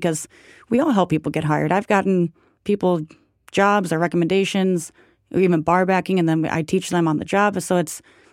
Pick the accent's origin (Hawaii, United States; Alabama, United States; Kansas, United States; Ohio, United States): Ohio, United States; Cleveland; but I'm from Cleveland, Ohio, so I'm used to, like, the snow and stuff.